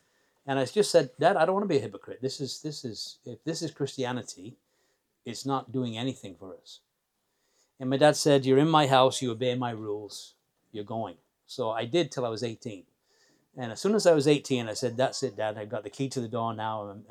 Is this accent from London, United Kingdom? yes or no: no; Leeds, Yorkshire and the Humber, United Kingdom; born there; I was born in Leeds back in 1960. That's in England, and so you can work out my age if you want to do that. But I was born into a Roman Catholic family, an only child